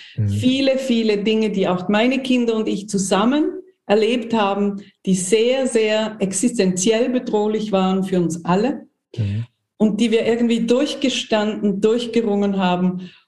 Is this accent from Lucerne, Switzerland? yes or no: no; Basel, Basel-Stadt, Switzerland; ich komme auch aus Basel